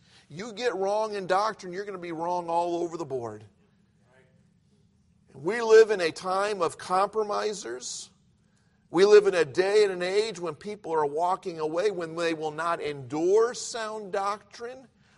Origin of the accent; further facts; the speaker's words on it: Ohio, United States; I grew up outside of Cleveland, Ohio.